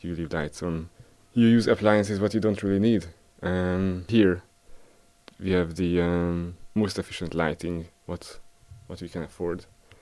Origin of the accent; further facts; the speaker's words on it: Hungary; English is a second language; moved away as an adult; also born or lived in London, United Kingdom; I'm from Hungary, but I used to live in London for like 5 years before I came here. And I came here in March, a few months